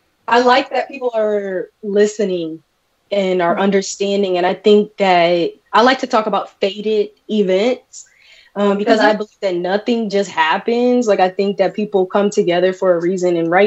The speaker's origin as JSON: {"language": "English", "region": "Midwest", "country": "United States", "tie": "born or raised there", "said": "I grew up in the Midwest. I love me some farmers. I love being on the farm."}